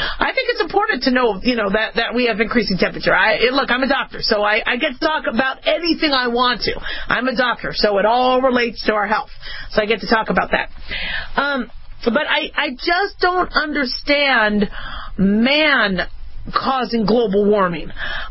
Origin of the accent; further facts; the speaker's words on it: California, United States; since I'm from California, I love, you know, being near California.